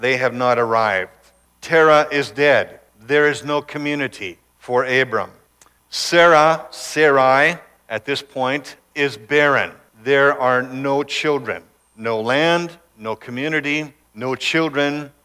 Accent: Abbotsford, British Columbia, Canada; also born or lived in California; My wife is from California. I'm from Abbotsford. But we returned, and then very shortly after that, God opened a door for us to come back here to my area of growing up.

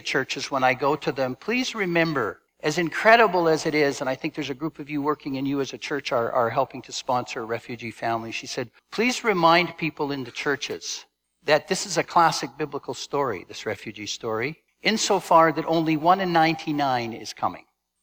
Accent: Canada; she grabbed me by the hand and asked where I was from, and I said I was from Canada.

